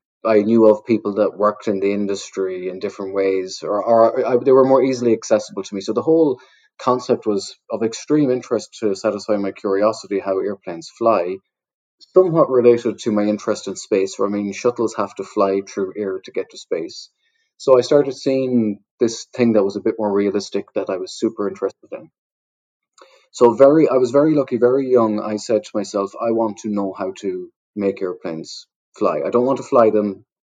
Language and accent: English; Connacht, Ireland; And I'm from the west coast of Ireland in a small village in Sligo